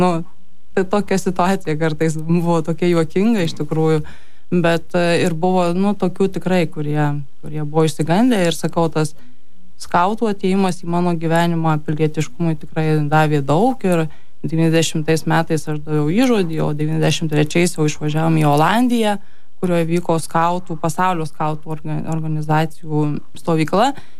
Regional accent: Kybartai, Marijampolė County, Lithuania; Aš esu ne kaunietė, esu iš Kybartų. Ir tam mažo miestelį tas toksai perversmas arba nepriklausomybės atėjimas toks buvo įdomus

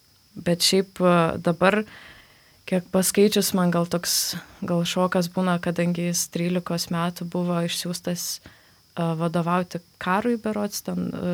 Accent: Panevėžys, Panevėžys County, Lithuania; aš esu iš Panevėžio ir Panevėžiai einu daugiausiai katedrą, kuri šiaip yra Kristaus Karaliaus katedra

